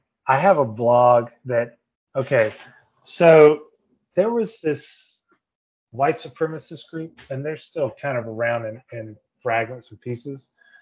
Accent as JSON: {"language": "English", "region": "North Carolina", "country": "United States", "said": "I'm from North Carolina. I graduated from a very strict, hateful, all-white Christian school."}